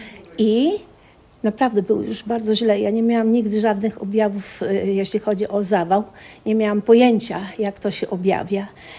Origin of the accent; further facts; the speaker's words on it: Przemyśl, Subcarpathian Voivodeship, Poland; pochodzę z Przemyśla, z przepięknego miasta.